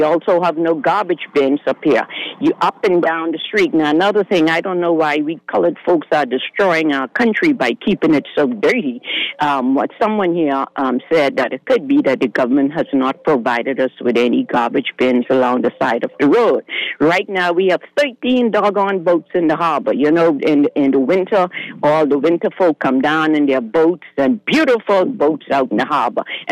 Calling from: Rock Sound, Eleuthera, Bahamas; I'm calling you from Rock Sound, Eleuthera.

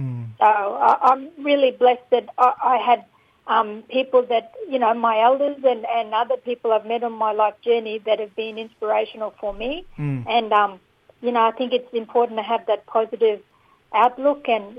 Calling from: Darwin, Northern Territory, Australia; So I'm ringing from Larrakia country in Darwin.

